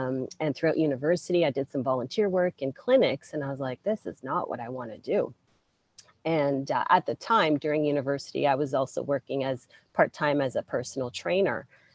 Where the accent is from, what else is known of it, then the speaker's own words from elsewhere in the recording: Ontario, Canada; I am from the Greater Toronto Area, so up here in Canada.